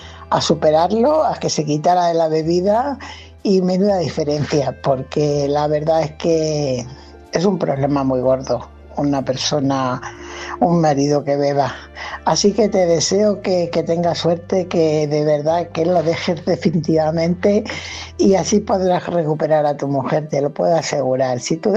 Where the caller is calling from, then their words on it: Fuenlabrada, Community of Madrid, Spain; corresponsal de Fuenlabrada.